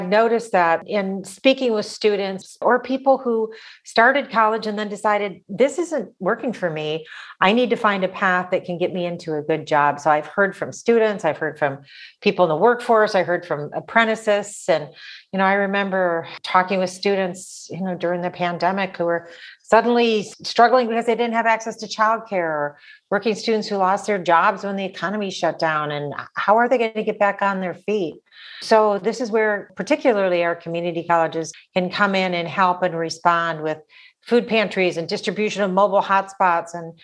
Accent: Michigan, United States; moved away as an adult; also born or lived in Oregon; So I grew up in Michigan, but after high school, moved with a group of friends to Oregon, fell in love with the state, and I enrolled at Lane Community College.

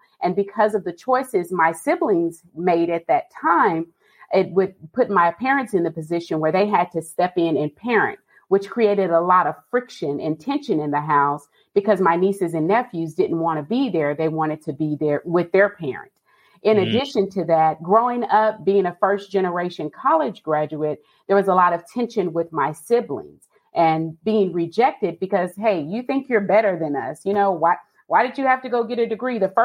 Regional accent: Austin, Texas, United States; Austin, Texas, the city where they say keep Austin weird. I am the youngest of six kids.

